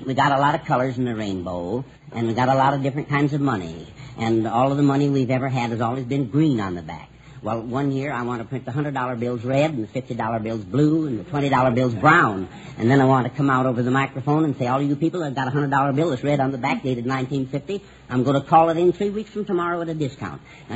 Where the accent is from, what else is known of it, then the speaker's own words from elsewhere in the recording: Iowa, United States; I'm from Iowa.